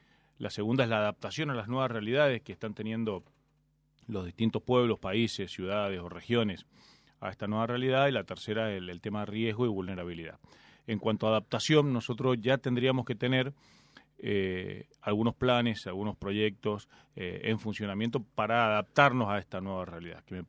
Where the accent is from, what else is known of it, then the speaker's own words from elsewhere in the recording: Mendoza, Argentina; como mendocinos